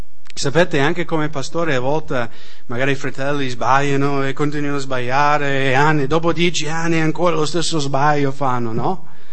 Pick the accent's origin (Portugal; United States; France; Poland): United States; Washington; Italian is a second language; Nello stato di Washington, negli Stati Uniti, da dove vengo io, c'è una legge che ogni giovanotto sotto 18 anni